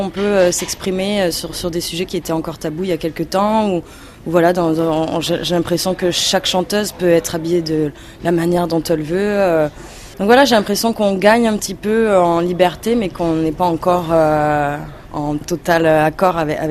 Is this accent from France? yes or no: yes; South, France; Moi, en rentrant chez moi dans le Sud, je suis retournée sur des plages que je fréquentais pendant mon enfance.